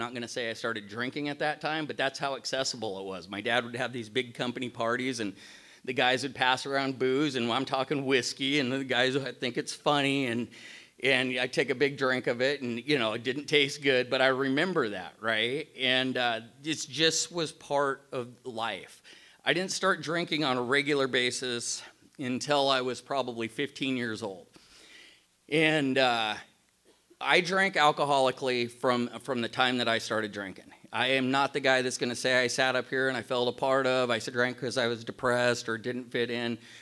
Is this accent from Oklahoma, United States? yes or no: no; Eddyville, Oregon, United States; We were in the sticks in the hills of Oregon. I always say I come from Eddyville, where men are men, so are the women, right?